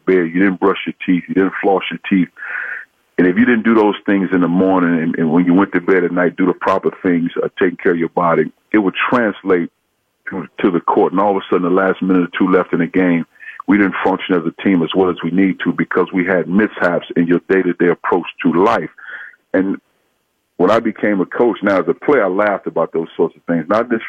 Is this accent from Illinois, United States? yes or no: yes; East St. Louis, Illinois, United States; when I grew up in East St. Louis, the things I went through, the things I tried to overcome, had to overcome, my experiences from East St. Louis to West Lafayette, Indiana, where I attended Purdue University